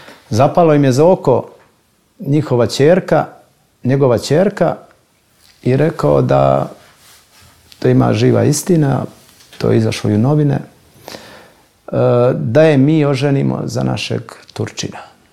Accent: Montenegro; born there; ja jesam rođen u Crnoj Gori, ja volim Crnu Goru. Jeste ta Crna Gora mala, ali je puna blagodati.

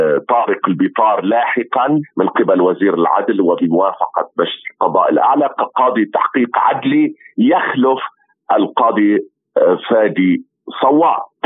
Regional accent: Lebanon; ولكن يجب أن لا نكل ولا أن نمل كلبنانيين

